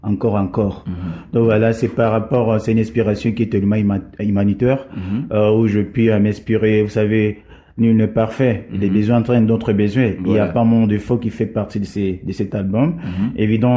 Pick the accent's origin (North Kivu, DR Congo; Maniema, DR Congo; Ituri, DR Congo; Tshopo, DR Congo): North Kivu, DR Congo; Beni; Chez nous, ici, chez nous à Beni